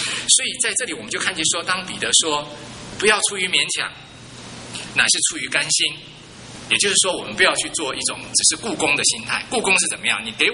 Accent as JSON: {"language": "Chinese", "country": "Taiwan", "said": "我自己是从台湾来的背景啊，"}